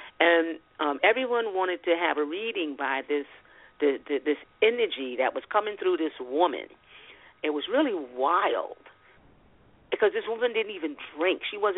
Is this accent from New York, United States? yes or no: yes; New York, United States; I admired the Black Panthers because I grew up in Harlem because people were talking about the Black Panthers.